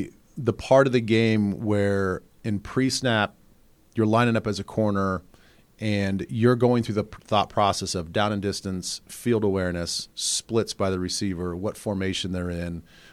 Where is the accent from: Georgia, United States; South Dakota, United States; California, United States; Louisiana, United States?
South Dakota, United States; keep in mind, dude, I grew up in South Dakota. I didn't play tackle football until 7th grade.